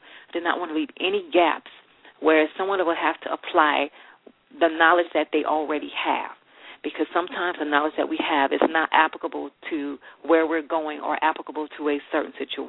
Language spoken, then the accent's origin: English; New Orleans, Louisiana, United States; I am from New Orleans, yes.